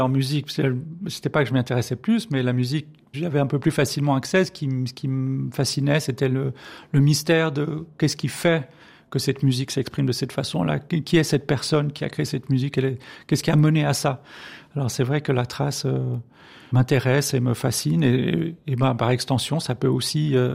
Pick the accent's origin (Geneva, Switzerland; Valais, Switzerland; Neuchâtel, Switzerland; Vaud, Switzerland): Geneva, Switzerland; Oui, j'ai grandi à Schaenbourg.